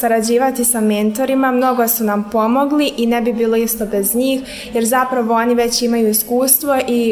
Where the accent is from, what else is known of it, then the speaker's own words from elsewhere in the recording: Banja Luka, Republika Srpska, Bosnia & Herzegovina; dolazim iz Banja Luke